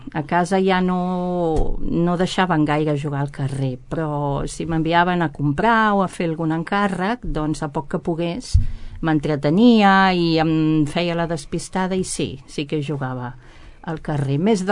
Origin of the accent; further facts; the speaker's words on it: Barcelona, Catalonia, Spain; moved away as an adult; now in Alt Camp, Spain; Doncs vaig néixer a Barcelona i vaig estar vivint allà fins als 35 anys que vaig venir a viure cap aquí, cap a l'Alt Camp.